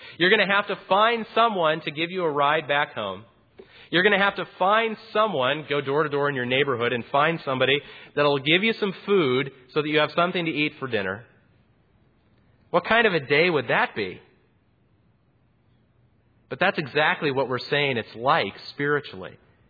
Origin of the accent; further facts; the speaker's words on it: Salt Lake City, Utah, United States; I grew up in Salt Lake City, Utah, and in our backyard, we had three big peach trees.